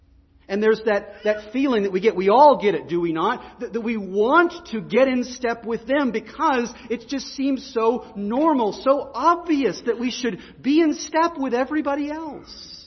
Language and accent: English; Texas, United States; Again, I mean, I'm from Texas.